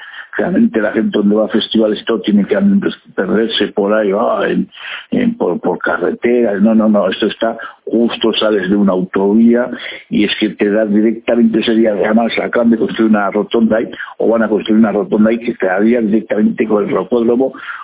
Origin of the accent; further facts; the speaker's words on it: Basque Country, Spain; yo soy de aquí de Vizcaya